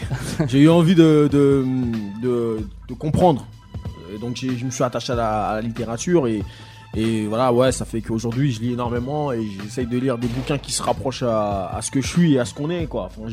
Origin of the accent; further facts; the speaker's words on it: Saint-Ouen, Île-de-France, France; comme je disais, je suis originaire de Saint-Ouen, il s'est passé pas mal d'événements dans cette ville.